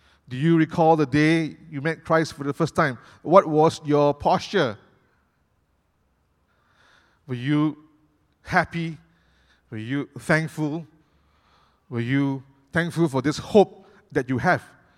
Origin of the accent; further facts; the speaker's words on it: Malaysia; I'm so grateful of where God has placed me as a Malaysian.